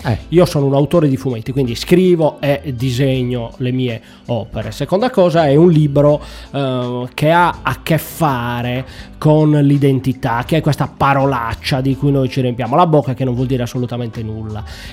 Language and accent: Italian; Nuoro, Sardinia, Italy; anch'io sono un migrante perché vengo da Nuoro